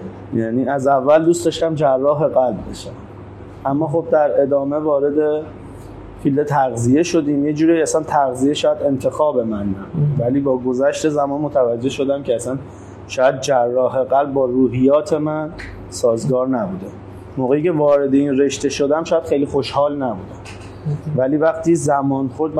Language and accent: Persian; Dezful, Khuzestan, Iran; اولین کلینیکمون رو تو شهر دسفول تأسیس کردیم، چون حالا شهر خودم هست